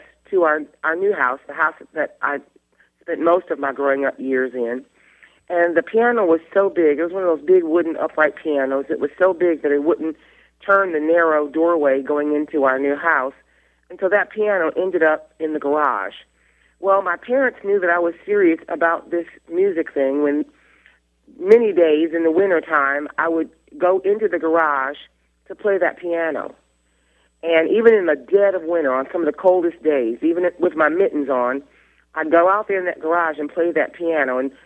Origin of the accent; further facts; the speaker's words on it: Jackson, Michigan, United States; born there; Well, I was born originally in Jackson, Michigan.